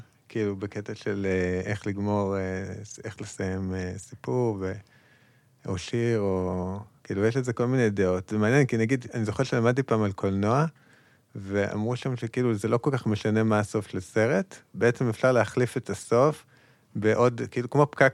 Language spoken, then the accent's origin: Hebrew; Southern District, Israel; אני גדלתי בערבה